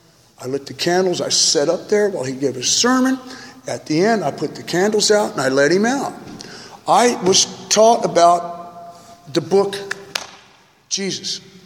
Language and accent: English; Missouri, United States; I'm from Missouri. I'm in federal prison in California